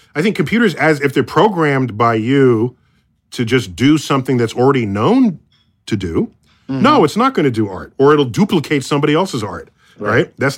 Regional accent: United States; So I'm as an American

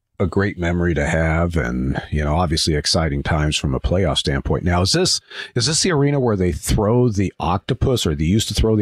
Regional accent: Minnesota, United States; you know, even though my home state, I guess technically is Minnesota, I've never glommed onto the hockey scene yet.

